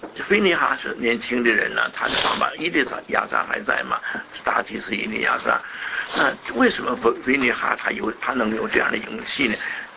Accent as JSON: {"language": "Chinese", "country": "China", "said": "我们中国人反正祭邪的灵啊"}